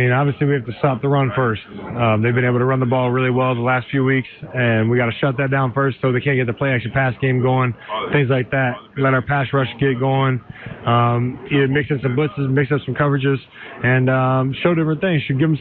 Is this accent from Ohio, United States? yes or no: yes; Ohio, United States; Well, we went back to Ohio, and I was the middle school, my hometown's middle school game was the last game.